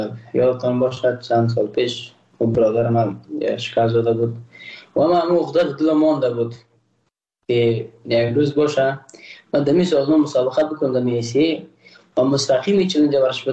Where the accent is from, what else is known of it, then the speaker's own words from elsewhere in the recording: Afghanistan; ما یک افغان هستم